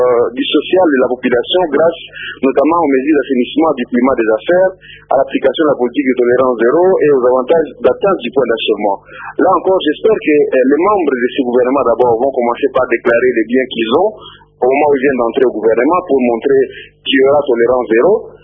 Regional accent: Katanga, DR Congo; moi je viens du Katanga, je suis arrivé à Goma hier

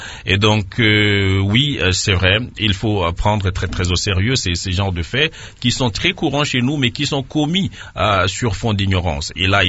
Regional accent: Bunia, Ituri, DR Congo; c'est des cas qui sont arrivés ici chez nous à Bounia et en tout cas dans la partie est de la République démocratique du Congo

